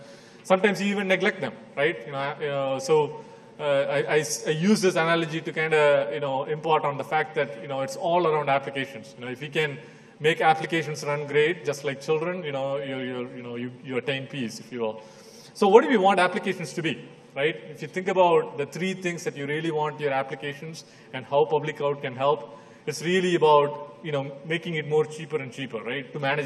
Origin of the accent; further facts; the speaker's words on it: India; moved away as an adult; now in United States; So I grew up in India. I went to the United States for my graduate education and then started working for Microsoft.